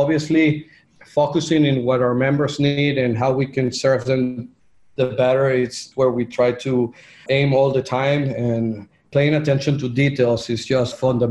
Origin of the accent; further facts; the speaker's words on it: Venezuela; English is a second language; because we come from Venezuela out of town.